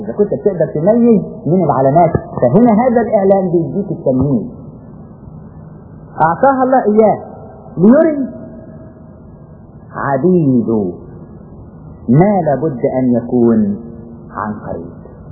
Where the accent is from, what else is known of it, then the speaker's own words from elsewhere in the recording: Upper Egypt, Egypt; الواحد بيستغرب عندنا في الصعيد